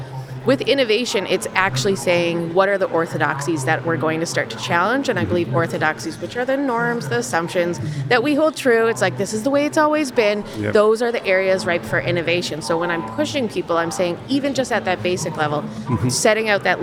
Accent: Canada; The only reason I got to work directly with Ford World Headquarters as a Canadian was because we went remote.

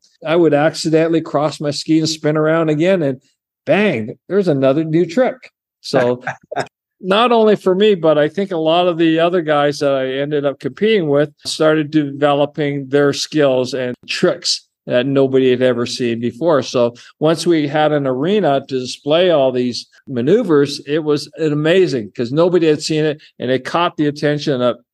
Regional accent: Vancouver, British Columbia, Canada; So I grew up in Vancouver.

